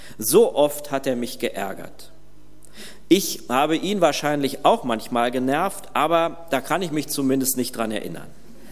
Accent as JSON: {"language": "German", "town": "Hagen", "region": "North Rhine-Westphalia", "country": "Germany", "tie": "born or raised there", "said": "in Hagen, wo ich aufgewachsen bin, steht ein Baum, der schon weit über 1000 Jahre alt ist."}